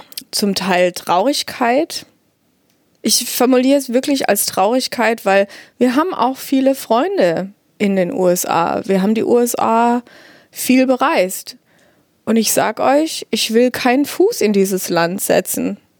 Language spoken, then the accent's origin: German; Germany; weil als Deutsche, ja, Race Ethnicity, da reden wir nicht drüber, das registrieren wir nicht, das gibt sich, ist auch als Europäer völlig bescheuert, ehrlich gesagt.